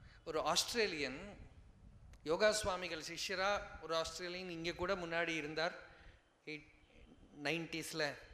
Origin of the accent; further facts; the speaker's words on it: Kerala, India; Tamil is a second language; நான் கேரளாத்துக்காரன், தமிழ் எனக்கு ரொம்ப தெரியாது, தமிழ் பேச வருமே தவிர படிக்க ஒன்றும் வராது.